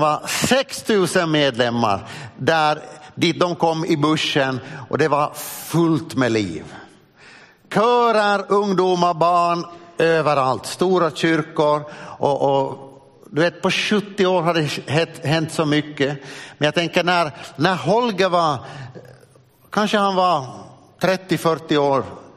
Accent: Smedsby, Ostrobothnia, Finland; Jag växte upp i Smedsby. Smedsby är min hemort. Där har jag gått i Smedsbyböle lågstadien, där har jag gått i Korsholms högstadium, så har jag gått i KG, Korsholms gymnasium.

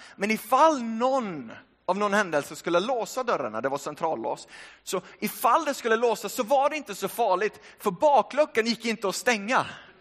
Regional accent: Trollhättan, Västra Götaland County, Sweden; first language Finnish; Swedish is a second language; Jag är född och uppvuxen i Sverige, men jag har finska föräldrar. Finsk pappa och finsk mamma. Det första språket jag började lära mig där hemma var finska. Men snabbt tog svenskan över. Jag började få svenska vänner, gå i svensk skola. Växte upp i Trollhättan nära Göteborg

